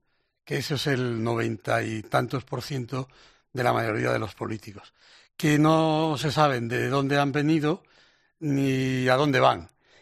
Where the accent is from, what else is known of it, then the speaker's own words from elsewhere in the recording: A Coruña, Galicia, Spain; yo soy de La Coruña, que he vivido en La Coruña. Mi familia en La Coruña lleva más de 250 años instalada.